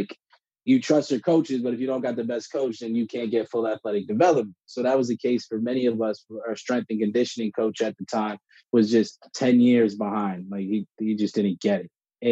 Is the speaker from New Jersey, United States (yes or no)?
yes; South Orange, New Jersey, United States; I'm one of seven. I grew up in South Orange, New Jersey.